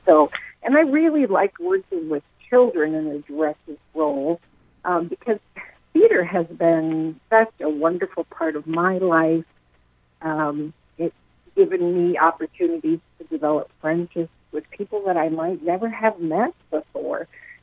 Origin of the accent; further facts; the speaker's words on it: Iowa Falls, Iowa, United States; Prior to that, I was I was from Iowa Falls, north of Ames, and I've been involved in theater in one way or another for 45 years